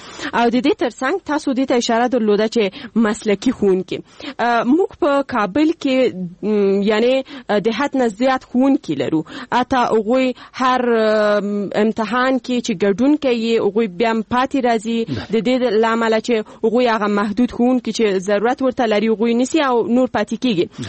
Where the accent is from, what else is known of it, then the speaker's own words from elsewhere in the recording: Paktia, Afghanistan; زه د پکتیا د دسي یو ولسوالیم چې اصلا الته د انجونو لپاره هیڅ کوانځای نشته.